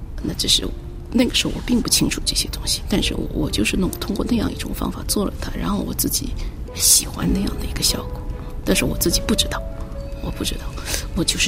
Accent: Zhejiang, China; 我作为一个南方人从来也没去过自己这个浙江省以外的地方，也不对，我小时候去过南京

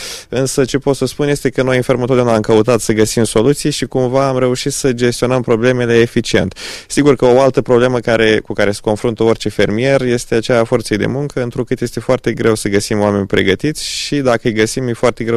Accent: Brăila, Brăila County, Romania; am 27 de ani, sunt din Brăila

